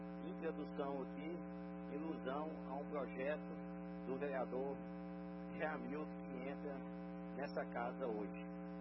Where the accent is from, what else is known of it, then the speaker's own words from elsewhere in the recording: Anápolis, Goiás, Brazil; nacionalidade brasileira, sou natural de Anápolis, tenho 48 anos